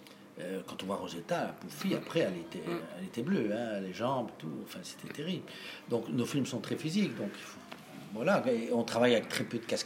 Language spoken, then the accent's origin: French; Belgium; mais je veux dire, chez nous, en Belgique